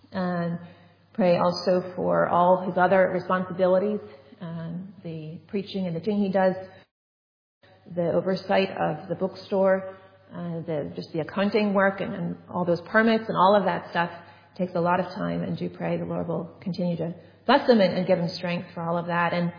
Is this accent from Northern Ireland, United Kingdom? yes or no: yes; Northern Ireland, United Kingdom; because I'm from Northern Ireland